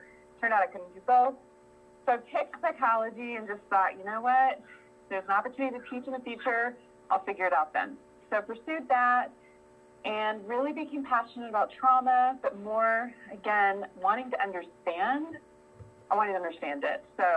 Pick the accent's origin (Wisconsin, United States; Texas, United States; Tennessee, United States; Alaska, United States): Texas, United States; Houston; I grew up in Houston, Texas, and always had a passion for psychology